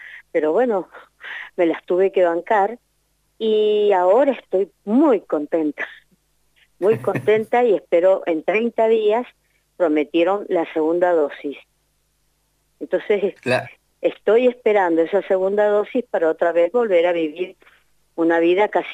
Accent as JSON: {"language": "Spanish", "town": "Dorrego", "region": "Mendoza", "country": "Argentina", "said": "Sí, en Guaymallén porque somos de Dorrego nosotros."}